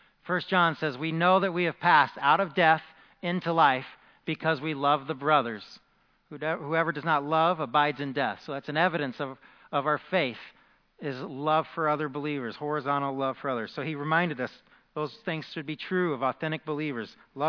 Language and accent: English; Illinois, United States; accent: Southern Illinois; Let me use my Southern Illinois accent for this sermon, okay?